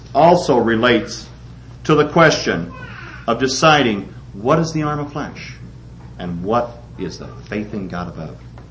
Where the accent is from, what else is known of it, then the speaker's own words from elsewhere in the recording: Missouri, United States; But everybody that knows me knows that I'm from Missouri, and I keep trying and trying and trying.